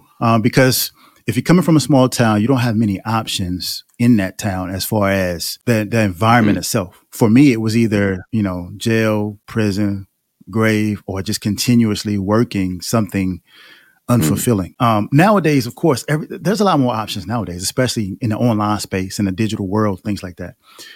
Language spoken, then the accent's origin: English; Florence, South Carolina, United States; Yeah. Born and raised in Florence, South Carolina.